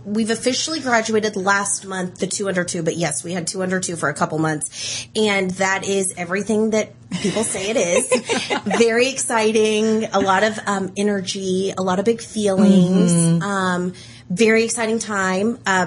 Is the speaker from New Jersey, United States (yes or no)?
no; Versailles, Kentucky, United States; now in Midway, United States; So I grew up in Woodford County. So I'm a local girl. I'm from here. And I loved it. I grew up in downtown Versailles. I live in Midway now.